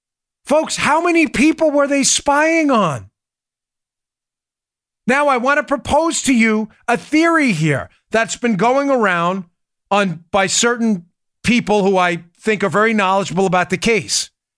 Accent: New York, United States; also born or lived in Maryland; But living in and growing up in New York and Maryland, and spending a lot of my adult life in Maryland, very liberal states

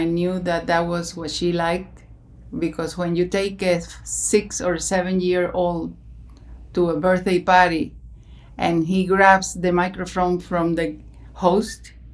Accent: Cuba; moved away as an adult; Well, I grew up in Cuba until I was 18 years old.

